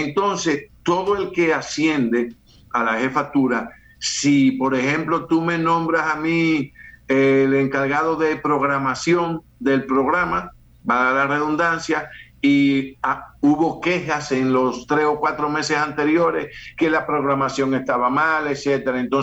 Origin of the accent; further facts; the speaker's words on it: Dominican Republic; que todos somos dominicanos